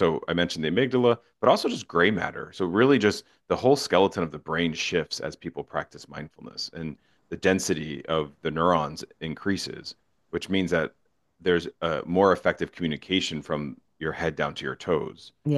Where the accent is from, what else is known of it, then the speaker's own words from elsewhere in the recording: New Jersey, United States; I'm from Jersey. And so if you're on the highways in Jersey, we're not known to be very patient.